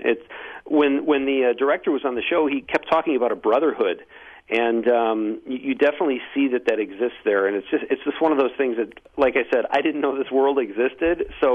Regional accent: Wisconsin, United States; I made my own film and got people to come to my hometown in Wisconsin to make a movie.

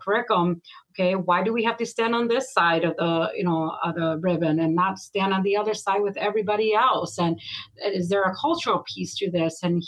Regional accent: United States; because I grew up in the United States here, I've lost so many

